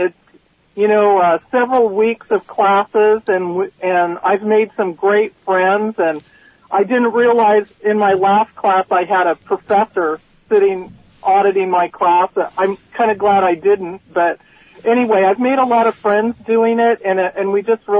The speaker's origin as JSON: {"language": "English", "town": "Hayfork", "region": "California", "country": "United States", "said": "You know, I came from Hay Fork, and when you live in Hay Fork, it's kind of tough to get a degree"}